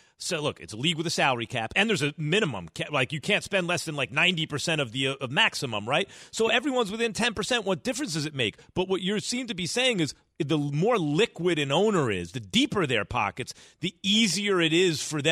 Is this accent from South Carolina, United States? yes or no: no; New York, United States; And here's the question on my mind as a New Yorker, Key.